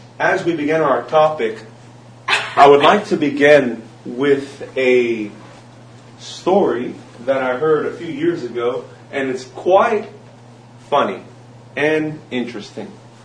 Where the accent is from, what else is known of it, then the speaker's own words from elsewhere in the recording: California, United States; I am from the United States of America, in particular, the state of California. I was born and raised there, and it's good to be here in the state of Queensland, Australia.